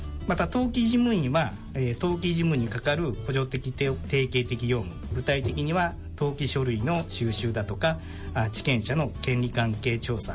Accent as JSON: {"language": "Japanese", "town": "Nishinomiya", "region": "Hyogo", "country": "Japan", "tie": "born or raised there", "said": "私自身は本当に西宮生まれの西宮育ちでございますんで、はい、まあ、 … 、まあ、私ども本当に一軒ぐらいしかないんじゃないかなと思ってます。"}